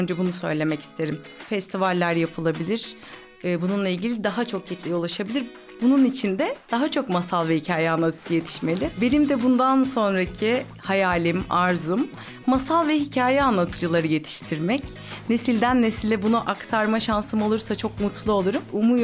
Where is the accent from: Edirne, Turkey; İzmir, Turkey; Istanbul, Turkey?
Edirne, Turkey; Edirneliyim, müzisyenim.